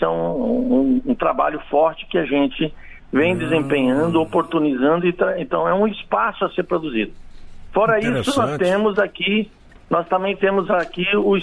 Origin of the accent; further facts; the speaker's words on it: Amazonas, Brazil; nós somos brasileiros como tais, todos os que são presentes nessa rica federação, ou seja, que faz parte, que é a Amazônia, no caso nosso, o Amazonas, e todo o Brasil.